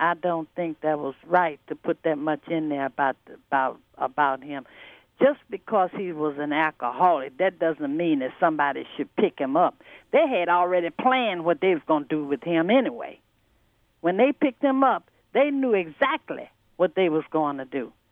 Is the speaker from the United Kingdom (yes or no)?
no; Mississippi, United States; moved away as an adult; I'm from Mississippi. My ancestors, I know a lot of things that went on down south and things. That's why my husband and I got out of there